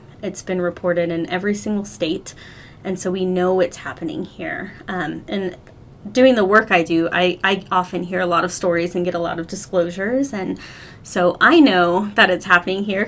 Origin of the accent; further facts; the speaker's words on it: Texas, United States; I am not a Wyoming native. I'm born and raised in Texas, and I started working in the field of anti-trafficking in Texas about 9 years ago.